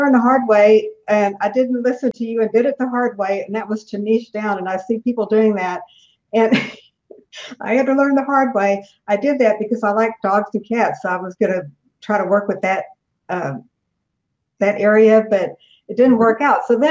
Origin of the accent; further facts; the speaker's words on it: Corpus Christi, Texas, United States; now in Houston, United States; I'm originally from Corpus Christi, and I've lived in Houston for almost 20 years.